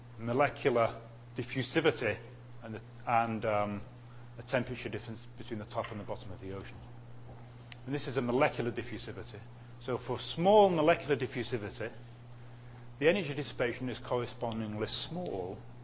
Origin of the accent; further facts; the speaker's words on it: England, United Kingdom; now in United States; I'm English and I live in America and I'm visiting Canada.